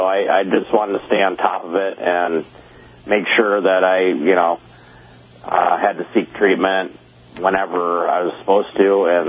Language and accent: English; Minnesota, United States; I grew up in Minnesota, so I had 7 months off